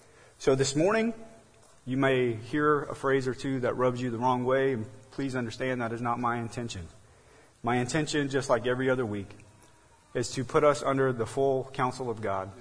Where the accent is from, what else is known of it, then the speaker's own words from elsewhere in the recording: United States; Yes, as an American, I am frustrated at the political divisiveness in our country.